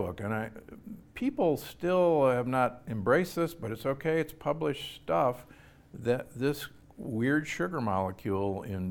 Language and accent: English; Omaha, Nebraska, United States; I'm a boy from Omaha, Nebraska